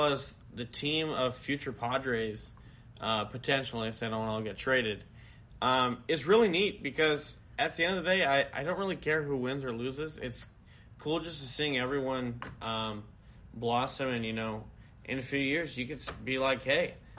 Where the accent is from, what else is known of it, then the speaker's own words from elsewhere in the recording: Fresno, California, United States; I grew up here in Fresno. My grandparents and my mom are from down south in San Diego.